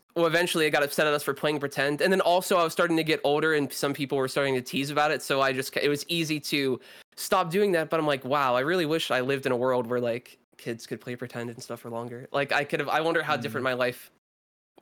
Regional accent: California, United States; But I live in California, have my whole life.

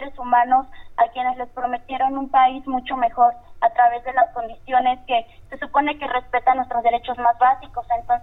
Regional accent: Mexico; yo soy una joven mexicana de 23 años, estudiante

